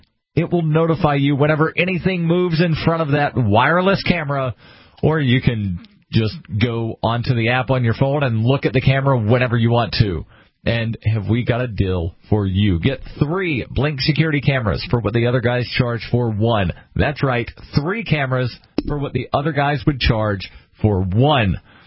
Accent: Alabama, United States; because I grew up in Alabama, MSU, Mississippi.

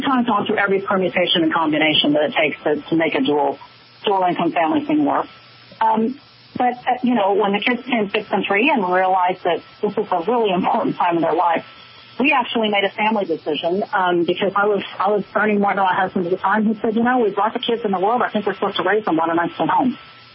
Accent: Midwest, United States; I grew up in the Midwest, so I have immigrant parents from China. So I also come from an Asian background

